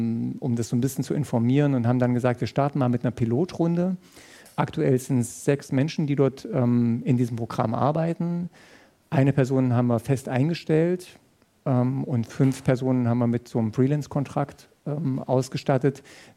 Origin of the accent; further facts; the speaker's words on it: Dresden, Saxony, Germany; Ich komme aus Dresden, da ist uns letztes Jahr eine Brücke kaputt gegangen.